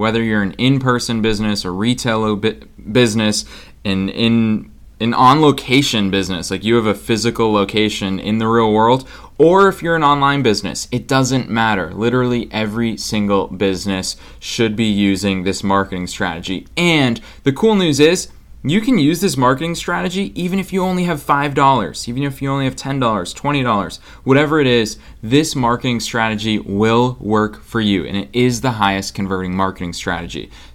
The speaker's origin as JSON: {"language": "English", "town": "Boston", "region": "Massachusetts", "country": "United States", "tie": "born or raised there", "moved": "yes", "lives_now": "Los Angeles, United States", "said": "this week, I'm in Boston, which is my hometown. It's where I grew up before I moved to LA this January 2017."}